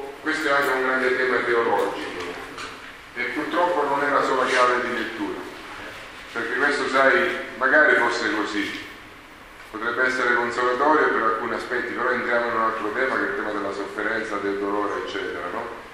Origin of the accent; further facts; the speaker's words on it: Ragusa, Sicily, Italy; Io vengo da Ragusa